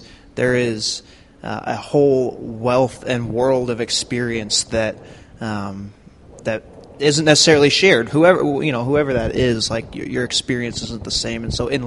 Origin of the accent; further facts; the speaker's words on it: St. Louis, Missouri, United States; moved away; watching from afar, living here, but watching my hometown of St. Louis and Ferguson respond to the shooting of Michael Brown